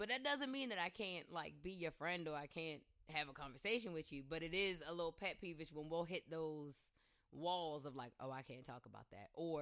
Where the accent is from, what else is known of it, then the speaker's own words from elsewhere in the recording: East Coast, United States; I'm from the East Coast, and even though we got water, we don't do numbers like 2.